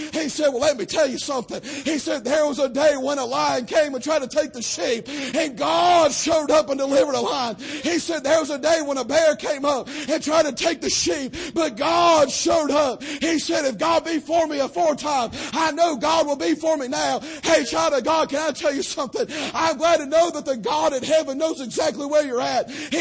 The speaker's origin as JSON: {"language": "English", "region": "North Carolina", "country": "United States", "said": "I'm from Western North Carolina."}